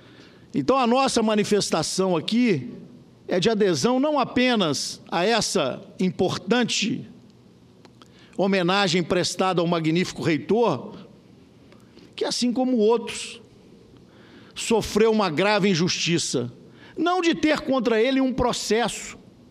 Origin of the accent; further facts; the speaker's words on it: Minas Gerais, Brazil; Prefeitos de cidades do interior, sou mineiro, 853 municípios